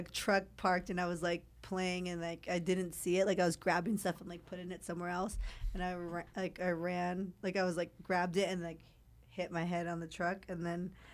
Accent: California, United States; Well, growing up, I did. I'm from California. Kobe was my favorite.

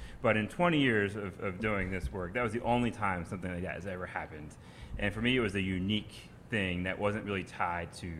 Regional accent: Philadelphia, Pennsylvania, United States; I am from Philly, yeah.

